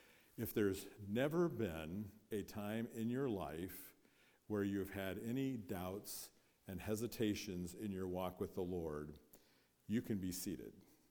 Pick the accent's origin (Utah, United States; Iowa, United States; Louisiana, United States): Iowa, United States; Pella; Your pastor grew up in the same church that I grew up in Berean Baptist Church in Pella, Iowa